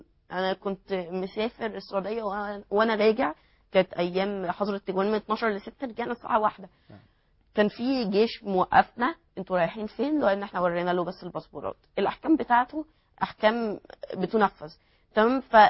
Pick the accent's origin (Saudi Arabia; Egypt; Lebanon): Egypt; احنا عندنا في مصر